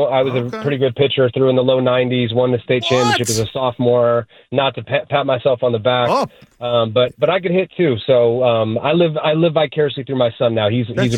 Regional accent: Cleveland, Ohio, United States; now in Boston, United States; No, I grew up in Cleveland, so I hated them then, too.

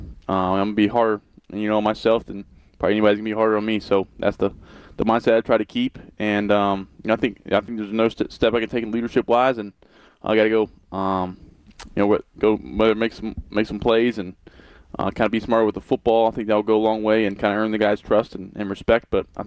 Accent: the South, United States; I grew up in the South, you know, country music fan and barbecue fan, so it was nice being in Nashville.

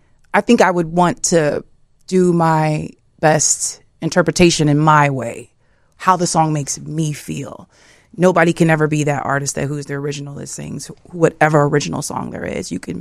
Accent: Peoria, Illinois, United States; I'm from Peoria

